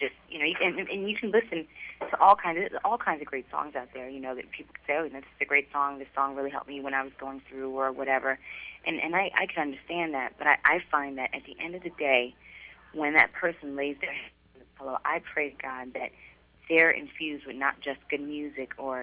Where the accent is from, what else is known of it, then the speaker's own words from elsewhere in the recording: Brooklyn, New York, United States; You know, but I grew up in Brooklyn, New York, so I've got, like, I'm Puerto Rican again. And then I grew up in Brooklyn, New York, so I've got, like, a mix of influences, you know.